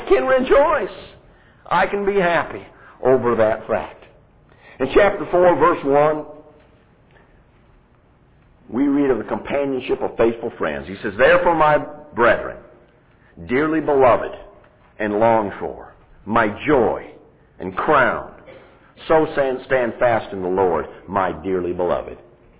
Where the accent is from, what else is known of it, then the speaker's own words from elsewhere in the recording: Tennessee, United States; We're all from Tennessee, and we're all UT fans, and we all love the Chicago Bears.